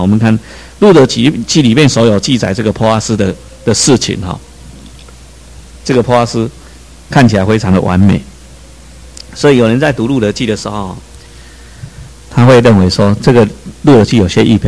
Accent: Taiwan; 他知道我从台湾来的

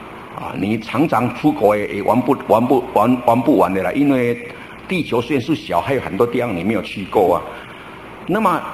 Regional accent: China; 我们中国人呐，灵跟魂的观念不清楚

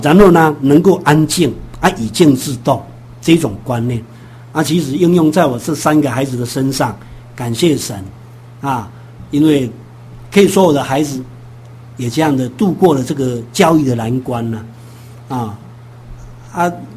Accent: Chiayi, Taiwan; also born or lived in Banqiao; 所以我们就要回去我们的故乡嘉义，所以我老大国小毕业我们就回嘉义，那我那时候还留在板桥一年的时间

